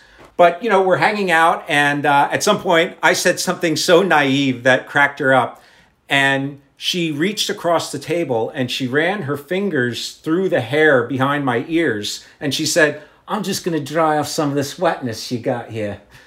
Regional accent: United States; non, je suis Américain.

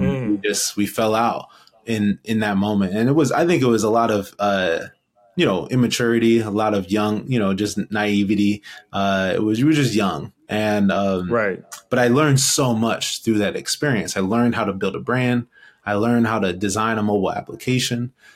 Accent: Cleveland, Ohio, United States; my memory was, you know … growing up in Cleveland and the violence and the gangs and the prison and, you know, just the poverty and all of that.

